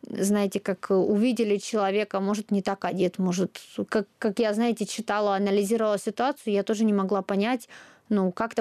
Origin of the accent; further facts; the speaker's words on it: Ukraine; я украинка, я нахожусь в своей стране